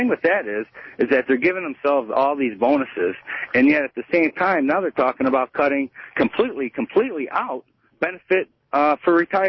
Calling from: Detroit, Michigan, United States; I'm calling from Detroit.

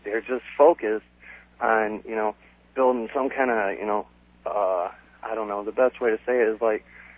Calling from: White Lake, Michigan, United States; Hi, Peter. … I'm calling from White Lake.

